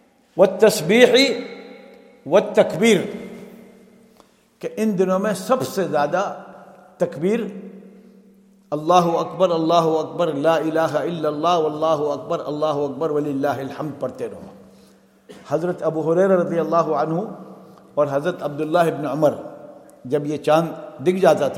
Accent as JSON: {"language": "Urdu", "town": "Medina", "region": "Al Madinah Province", "country": "Saudi Arabia", "tie": "born or raised there", "also_born_or_lived": "Mecca", "said": "میں تو چونکہ مکہ مکرمہ میں پیدا ہوا، حضرت نے تو مدینہ فرمایا، لیکن میں مکہ میں پیدا ہوا اور مدینہ میں میری رہائش 6 مہینے سے ہے الحمدللہ، 6 مہینے کی عمر سے."}